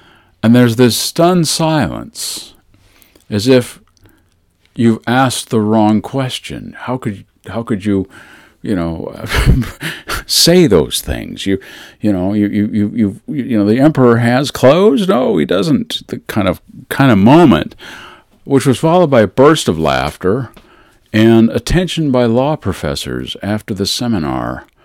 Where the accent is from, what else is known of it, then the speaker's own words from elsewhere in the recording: Everett, Washington, United States; And my hometown is Everett, Washington.